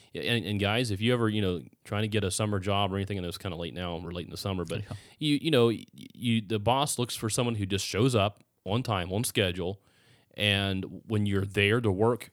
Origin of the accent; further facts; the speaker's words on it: West Virginia, United States; I grew up in West Virginia. You know, that's and everything, all the rumors you hear about West Virginia, they're all true.